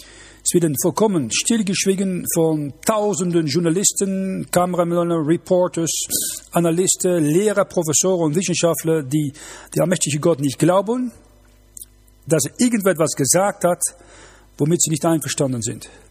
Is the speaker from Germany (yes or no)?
no; Netherlands; German is a second language; Ich komme aus Holland, ich kenne das sehr gut nach dem Zweiten Weltkrieg.